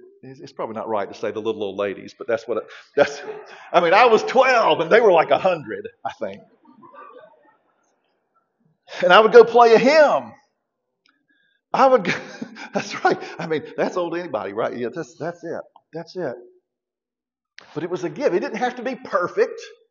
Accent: Georgia, United States; in my little church I grew up in Southwest Georgia.

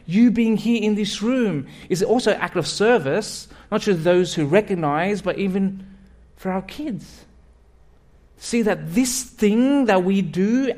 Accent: Australia; now in Canada; I was born and raised in Australia. I married a Calgarian. But as an Australian, we knew nothing about snow. There's no snow.

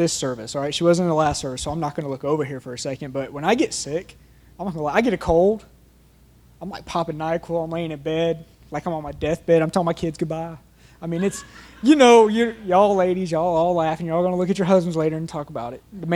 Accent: Georgia, United States; I was raised in the Bible Belt here in Georgia, lived here my whole life, all right?

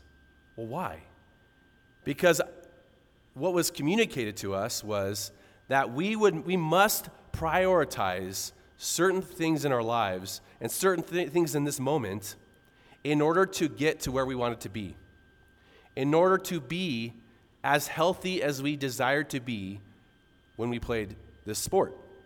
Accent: San Diego, California, United States; keep in mind, I grew up in San Diego, okay?

